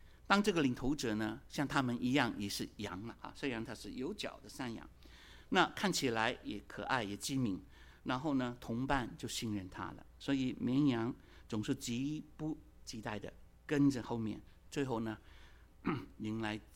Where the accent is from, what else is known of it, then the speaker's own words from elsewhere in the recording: Hong Kong; 我记得小的时候在香港常听到很多的广告要我们认明商标，提防假冒。